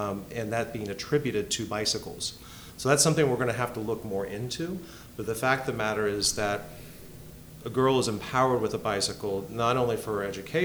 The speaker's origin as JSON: {"language": "English", "region": "Ohio", "country": "United States", "tie": "born or raised there", "said": "Yeah, growing up in Ohio, I never thought I was going to be, you know, running a bicycle organization in Africa."}